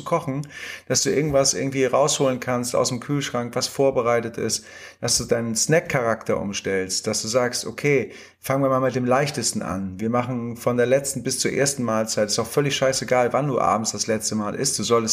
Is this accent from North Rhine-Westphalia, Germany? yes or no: no; Hamburg, Germany; ich wohne so ein bisschen außerhalb, wenn du ein paar Meter gehst oder wenn du einfach mal hier in Hamburg als Hamburger Jung kannst du auch mal an der Elbe spazieren gehen